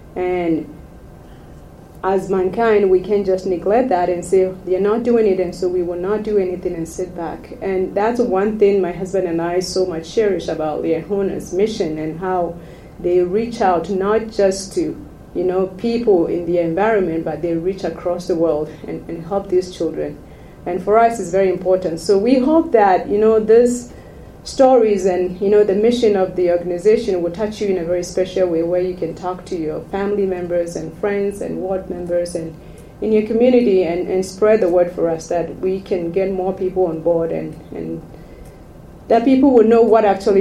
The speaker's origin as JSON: {"language": "English", "country": "Ghana", "said": "I am originally from Ghana, and growing up, food wasn't a problem in my home"}